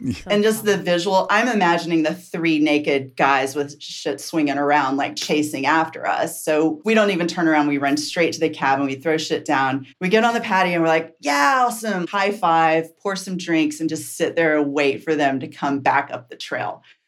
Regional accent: the South, United States; also born or lived in Austin; now in Asheville, United States; How'd you know I was from the South?

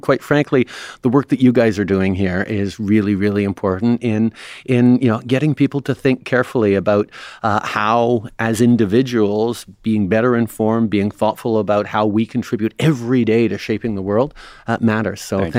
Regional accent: Canada; We're happy to share. We're Canadian, after all.

